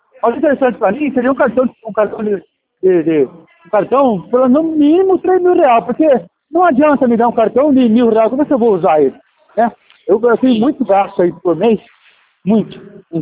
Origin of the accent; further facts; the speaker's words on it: Rio Claro, São Paulo, Brazil; Só de Rio Claro, interior de São Paulo.